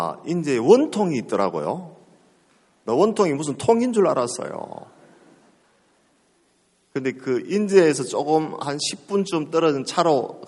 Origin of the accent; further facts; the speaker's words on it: Gyeongsang, South Korea; 저는 경상도 사람이라서 표준말을 써보려고 아무리 해봐도 잘 안 됩니다